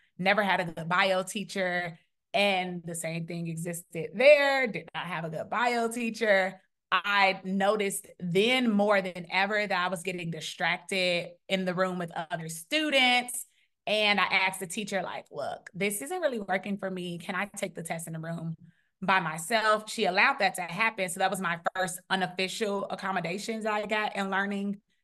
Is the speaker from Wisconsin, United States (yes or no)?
no; Chicago, Illinois, United States; But it was mainly, okay, I'm from Chicago. I'm from a big city. I have to go to another big city.